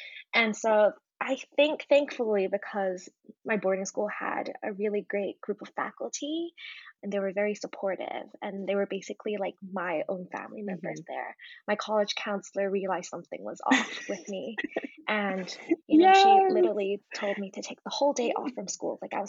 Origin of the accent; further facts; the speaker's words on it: Hong Kong; also born or lived in America; I'm currently in Hong Kong and I was born and raised in Hong Kong. But my mom is actually originally from Australia and I studied in America.